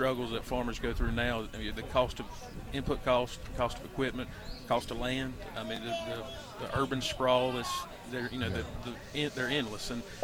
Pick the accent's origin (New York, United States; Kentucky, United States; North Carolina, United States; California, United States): North Carolina, United States; Cameron; I was born and raised in Cameron, just a few minutes south of Sanford, and born on a small farm.